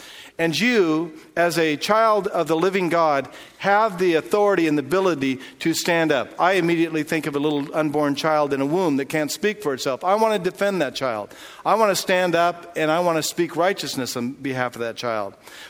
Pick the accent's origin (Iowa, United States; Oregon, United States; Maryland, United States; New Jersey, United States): Oregon, United States; Portland; I was raised in Portland, Oregon. It always rained there except for that one day in summer.